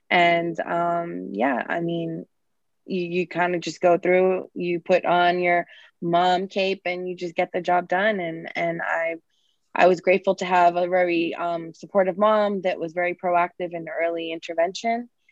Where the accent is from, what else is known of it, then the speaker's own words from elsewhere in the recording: Lowell, Massachusetts, United States; grew up in Lowell, born and raised.